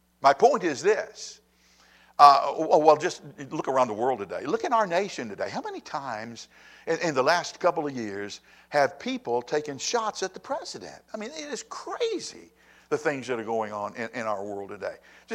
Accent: Lynchburg, Virginia, United States; When Becky and I were growing up in Lynchburg, one of the things that we always said as kids, particularly in high school, can't wait till we graduate from high school so that we can get out of this podunk city where there's nothing ever to do.

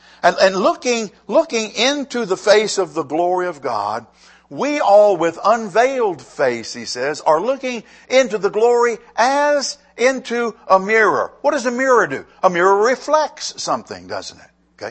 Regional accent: United States; You need to understand that I am grateful to be born and raised in the United States.

